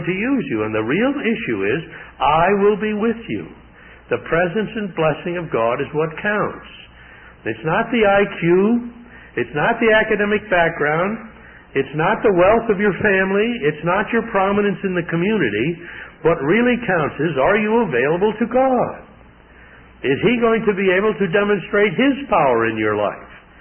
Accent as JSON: {"language": "English", "region": "Midwest", "country": "United States", "tie": "born or raised there", "said": "I grew up in the Midwest. I think, for example, I live in the state of Iowa, and our loamy soil with its rich topsoil, we're spoiled."}